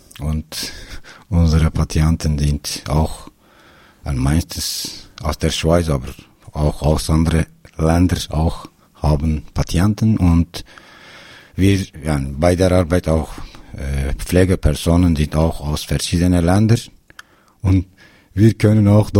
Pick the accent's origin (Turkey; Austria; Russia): Turkey; German is a second language; Ja, ich komme aus Nordkurdistan. Ja, ich habe im Krieg gewohnt, eigentlich.